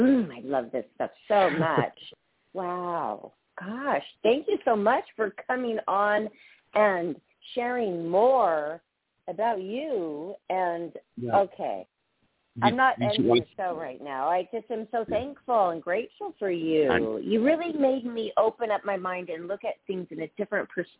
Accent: Seattle, Washington, United States; Like, I'm from Seattle, Washington. We study totem poles.

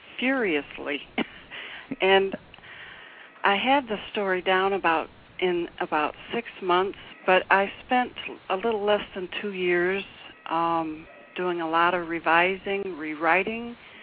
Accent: Detroit, Michigan, United States; also born or lived in South; Well, I grew up near Detroit, Michigan, and I was also raised on three Army posts in the South. We returned to Michigan when my father was assigned to Vietnam

